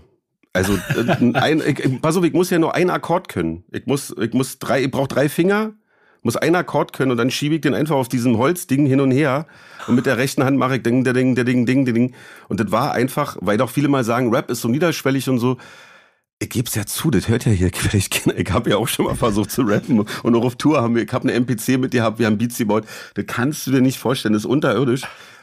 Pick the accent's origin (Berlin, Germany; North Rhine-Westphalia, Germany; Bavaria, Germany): Berlin, Germany; Ich bin ja in Berlin-Lichtenberg groß geworden